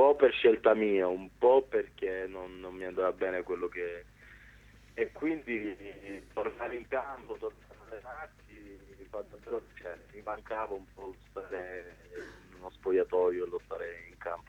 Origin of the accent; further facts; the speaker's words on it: Palermo, Sicily, Italy; Io vengo da Palermo.